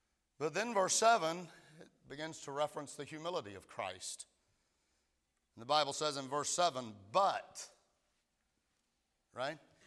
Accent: Freeport, United States; I grew up in Freeport. You know, in our area, it's probably not as bad as it used to be, but Freeport was like the armpit of the area.

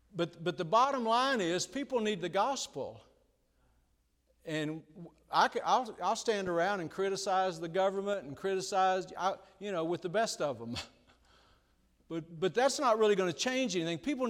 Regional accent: Texas, United States; now in Missouri, United States; technically, we're not originally from Missouri. We're from Texas.

